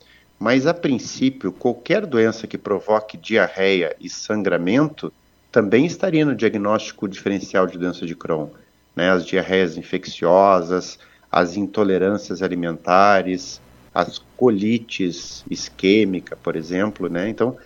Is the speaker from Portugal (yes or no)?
no; Joaçaba, Santa Catarina, Brazil; Eu sou de Joaçaba